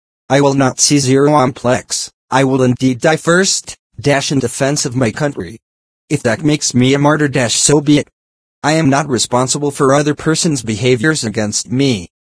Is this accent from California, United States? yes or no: yes; San Bernardino, California, United States; The apparent sufferance that he identified is precisely why I am back here in my hometown San Bernardino.